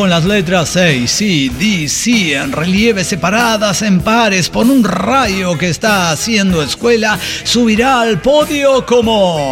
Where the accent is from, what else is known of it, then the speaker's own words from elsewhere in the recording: Chihuahua, Mexico; now in Ciudad Juárez, Mexico; Eso pasó en Chihuahua, Chihuahua, de donde soy originario, no en Ciudad Juárez. La historia que conté, la del espejo y demás. Pero tengo 19 años viviendo en Juárez.